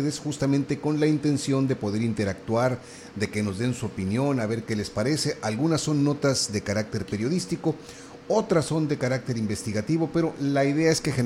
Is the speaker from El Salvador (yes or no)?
no; Mexico; de que somos mexicanos